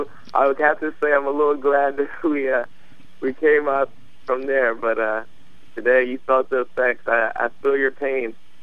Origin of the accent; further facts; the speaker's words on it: New Jersey, United States; No, I'm actually from Jersey